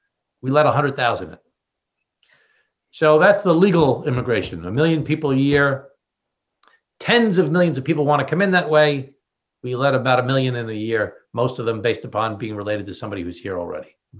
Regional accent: Glen Cove, New York, United States; I've been dealing with the issue of newcomers from Central and South America in my hometown of Glen Cove back to when I was mayor of Glen Cove in 1994.

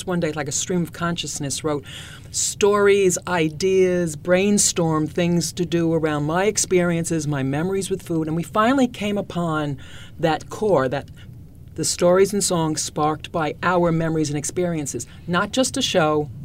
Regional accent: New York, United States; also born or lived in Queens; and then grew up on Long Island. So I'm a Long Island girl.

